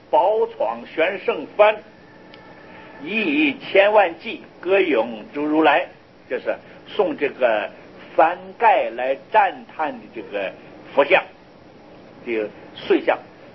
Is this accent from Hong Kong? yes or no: no; Taiwan; 我们台湾话不知道怎么讲，外省话跟台湾话这花就不是一样说法